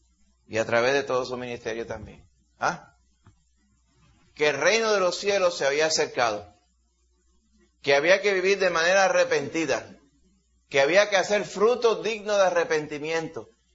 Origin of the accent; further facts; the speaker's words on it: Puerto Rico; Yo soy puertorriqueño también.